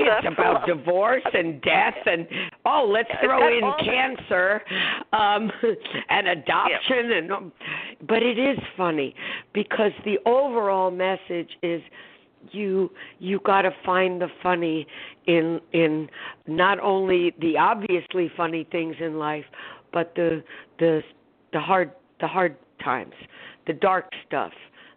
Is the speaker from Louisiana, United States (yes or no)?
no; New York City, New York, United States; You know, I grew up in the Bronx, so...